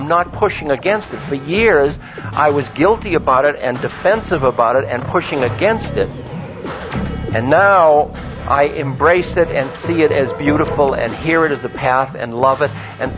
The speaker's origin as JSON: {"language": "English", "country": "United States", "said": "I had my role as an American, as a Jew, as a male"}